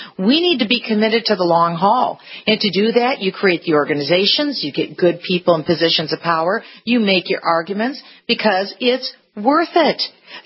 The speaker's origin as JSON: {"language": "English", "region": "Minnesota", "country": "United States", "said": "and in my home state of Minnesota."}